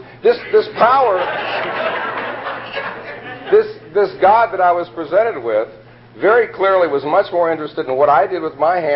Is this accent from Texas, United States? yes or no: no; Arizona, United States; because I was raised in Arizona. And my mother's people were Mormons.